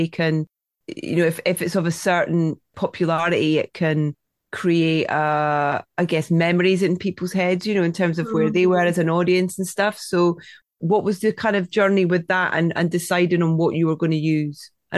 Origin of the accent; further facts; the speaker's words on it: Scotland, United Kingdom; Yeah, you can swear as much as you like. I'm Scottish.